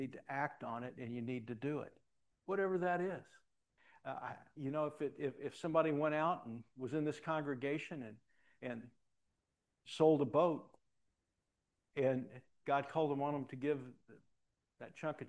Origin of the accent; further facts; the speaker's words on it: United States; Well, I wasn't anything else at that point, so I had to be a Christian. I'm an American, right?